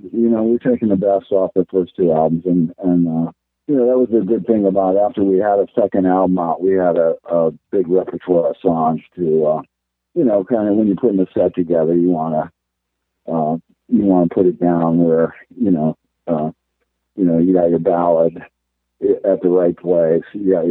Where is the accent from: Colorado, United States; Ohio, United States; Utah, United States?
Ohio, United States; like to go to my hometown in Ohio again and play Cleveland.